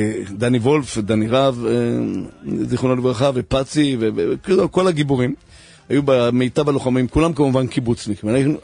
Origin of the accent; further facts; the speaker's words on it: Bnei Brak, Tel Aviv District, Israel; אנחנו גדלנו בבני ברק, קודם כל. ברחוב האדמו"ר מבלז.